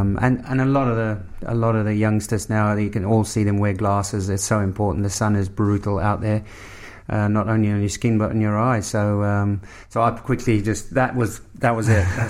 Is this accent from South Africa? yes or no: yes; South Africa; if you're a young kid in South Africa, you want to play for the Springboks.